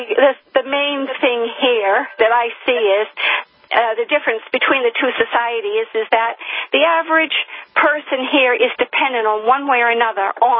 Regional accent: United States; accent: American; now in United Kingdom; I'm an American who's been living in the UK for 28 years. I haven't lost my accent.

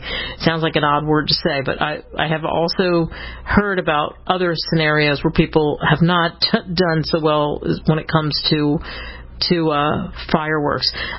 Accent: Pennsylvania, United States; Every day I thank my lucky stars that I was, it sounds so trite, that I was born in the United States.

